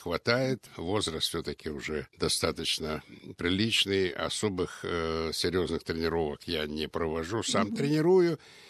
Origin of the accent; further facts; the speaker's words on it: Russia; А все понимали, что я из России.